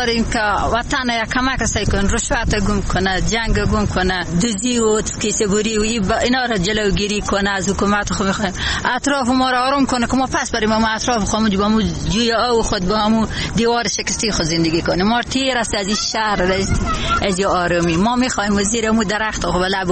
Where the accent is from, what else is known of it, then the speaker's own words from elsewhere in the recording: Shindand, Herat, Afghanistan; now in Kabul, Afghanistan; ما از ولسوالی شیندن هستیم، از منطقه زیرکو هستیم.